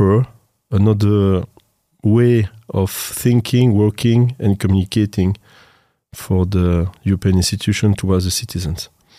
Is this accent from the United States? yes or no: no; Belgium; I'm from Belgium.